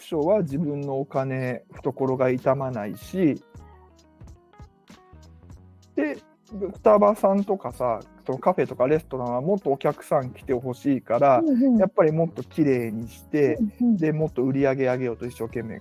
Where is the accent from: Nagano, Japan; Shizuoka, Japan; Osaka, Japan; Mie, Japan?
Mie, Japan; Yokkaichi; 例えば僕の地元の四日市市の中央公園っていうのが面白いんだけど